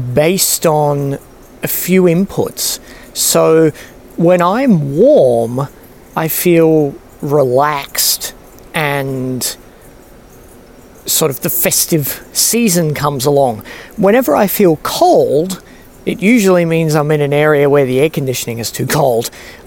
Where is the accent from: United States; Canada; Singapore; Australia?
Singapore; growing up in Singapore, it's summer all year round.